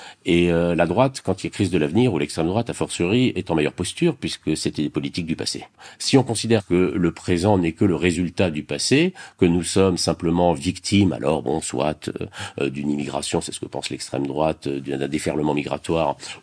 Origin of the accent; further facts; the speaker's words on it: France; Ben, nous sommes des Français dits de souche, pas des Français de papier, c'est-à-dire des héritiers de toute une histoire.